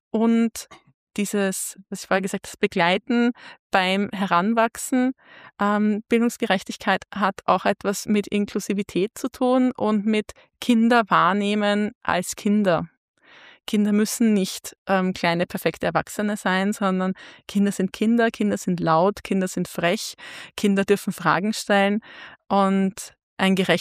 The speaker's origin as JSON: {"language": "German", "region": "Vienna", "country": "Austria", "tie": "born or raised there", "said": "Also ich bin selber in Simmering in einer Pfarre aufgewachsen, wo in unserem Pfarrklientel eine ganz bunte Mischung aus Menschen ist."}